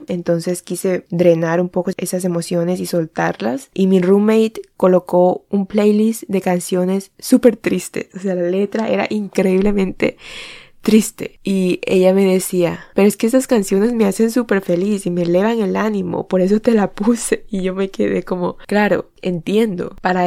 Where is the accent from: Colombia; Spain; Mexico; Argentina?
Colombia; moved away; yo me fui de Colombia porque ahí cada vez que vuelvo me toca enfrentar a mi niña interior, a las heridas que me fueron atacadas de niña en ese lugar